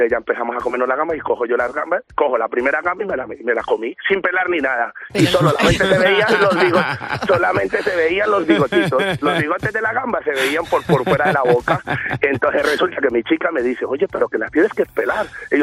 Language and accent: Spanish; Colombia; now in Spain; yo llevo 13 años aquí en España, soy colombiano